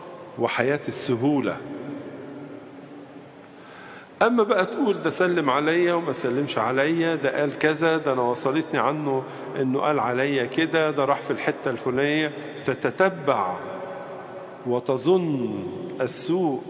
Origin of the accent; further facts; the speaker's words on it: Egypt; عندنا في مصر مثلا الحضارة الفرعونية